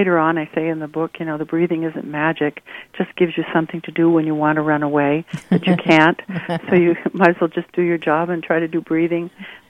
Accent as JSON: {"language": "English", "region": "California", "country": "United States", "tie": "born or raised there", "said": "Well, right there in the Bay Area."}